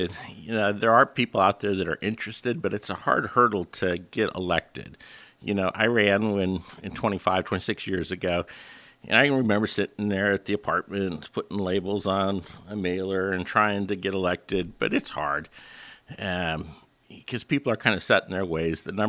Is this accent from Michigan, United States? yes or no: no; Sterling, Alaska, United States; also born or lived in Soldotna; Yeah, I was born in Soldotna, raised on my dad's homestead out in Sterling.